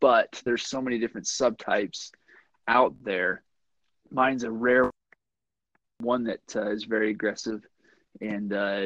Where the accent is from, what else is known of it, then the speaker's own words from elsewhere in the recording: Provo, Utah, United States; I grew up in Utah, born and raised on the Wasatch Front, a little town called Provo. Not so little anymore